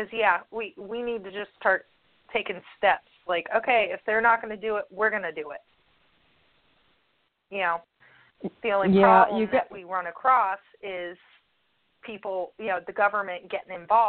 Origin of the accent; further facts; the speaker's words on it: Palm Springs, California, United States; for new listeners, yes, I grew up in Southern California. But in Palm Springs, there's been a wind farm there.